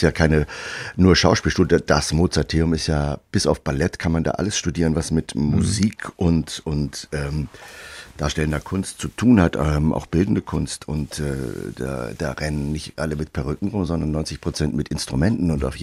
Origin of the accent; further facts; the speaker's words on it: Northern Germany, Germany; Ich bin leidenschaftlich im Norden aufgewachsen mit Meer, mit Wind und Meer.